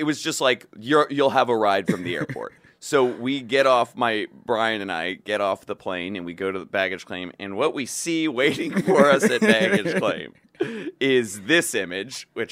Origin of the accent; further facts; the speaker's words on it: Atlanta, Georgia, United States; Because what had happened was, I'm from Atlanta